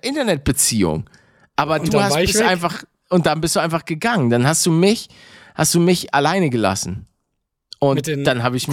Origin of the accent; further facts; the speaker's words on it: Bavaria, Germany; Ich bin ein Bayer. Ich bin ein Bayer.